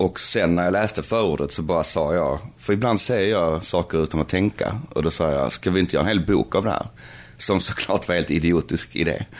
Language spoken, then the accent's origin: Swedish; Skåne, Sweden; men jag säger apart för jag är från Skåne